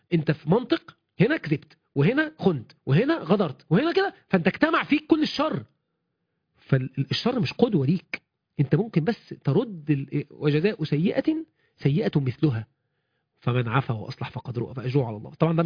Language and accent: Arabic; Mansoura, Dakahlia, Egypt; عندنا في المنصوره حتى على الملأ